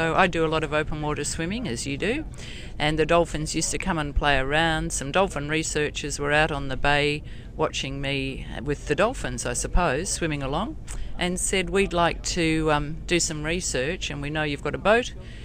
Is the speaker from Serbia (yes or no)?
no; Black Rock, Victoria, Australia; I grew up in Black Rock, very similar to the Sorrento that we came to, with dirt roads, tea tree, beautiful beaches with no one on it.